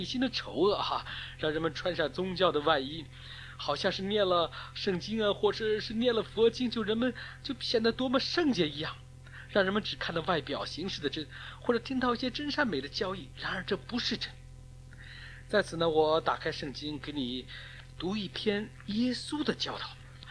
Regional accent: China; 今天呢，我们中国人在讲精神文明建设

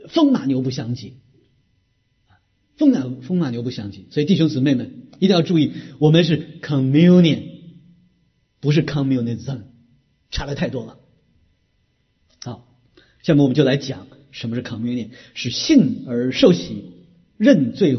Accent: China; 我们在座大部分我想都是生在新中国长在红旗下，对不对？没有49年以前出生的

